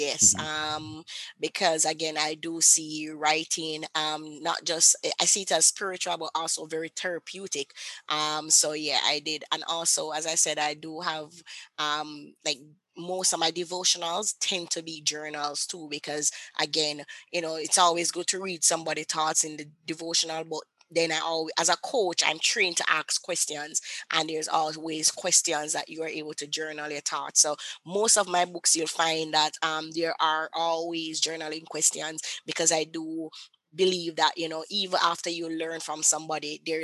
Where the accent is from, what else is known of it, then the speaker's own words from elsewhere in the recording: Jamaica; You know, I'm from Jamaica, so I didn't even know that thing exists, right?